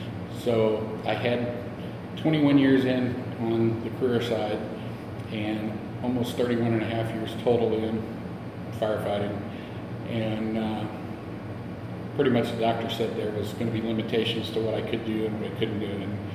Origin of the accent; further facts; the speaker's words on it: Maryville, United States; Growing up in Maryville, at the intersection of Main and Donk Street, they always put a Christmas tree up every year in the middle of the intersection.